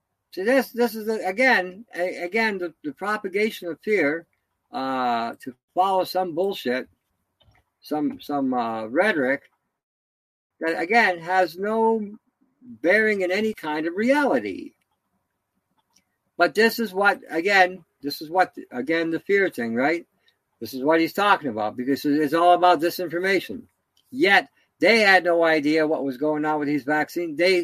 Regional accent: Detroit, Michigan, United States; I grew up in Detroit. I grew up in the 60s. I saw the riots. I had a tank coming down our street.

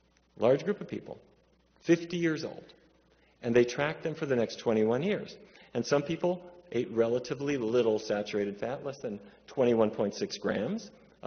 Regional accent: Fargo, North Dakota, United States; When I was a kid, growing up in Fargo, I would wake up to the smell of bacon.

